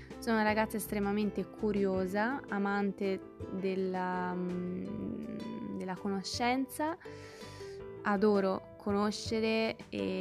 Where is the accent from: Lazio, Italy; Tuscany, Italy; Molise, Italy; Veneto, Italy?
Tuscany, Italy; Florence; ho 21 anni. E sono toscana doc, sono precisamente fiorentina. Sono di padrelingua italiana, madrelingua albanese, ma io sono nata, vissuta